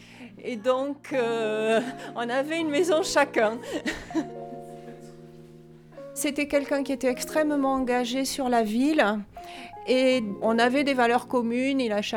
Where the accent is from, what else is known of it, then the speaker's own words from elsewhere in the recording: Toulouse, Occitanie, France; Je suis originaire de Toulouse, donc la brique me parle beaucoup.